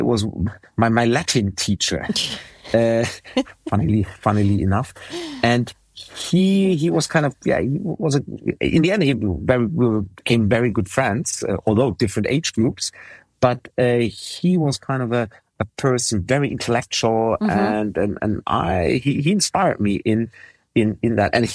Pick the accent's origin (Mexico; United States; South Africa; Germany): Germany; Heidelberg, Baden-Württemberg; So hence I wanted to study in my hometown.